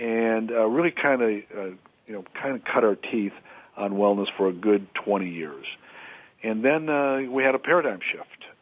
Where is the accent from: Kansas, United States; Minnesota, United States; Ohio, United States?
Ohio, United States; Sure. I'm originally from Ohio